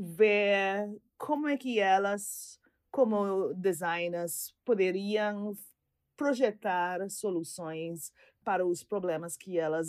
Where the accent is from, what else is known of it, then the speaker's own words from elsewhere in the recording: Trinidad & Tobago; Portuguese is a second language; also born or lived in Brazil; Sou de Trinidad e Tobago, no Caribe, mas vivo muito cerca de Venezuela.